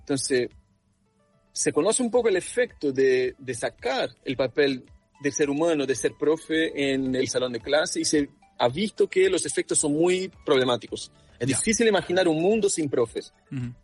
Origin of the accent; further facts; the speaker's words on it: Brazil; now in Chile; yo soy brasileño, pero vivo y trabajo en Chile